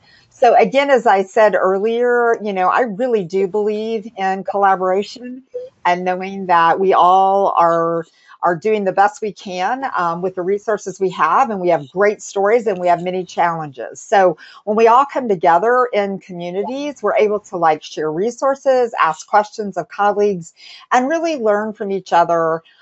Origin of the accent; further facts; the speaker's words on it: Indiana, United States; I come from Indiana, where I live, and I was working at the Department of Ed there.